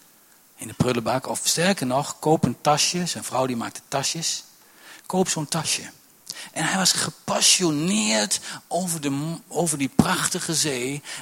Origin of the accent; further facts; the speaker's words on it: Netherlands; ik ben Hollander en ik wil die tas kopen en ik wil korting.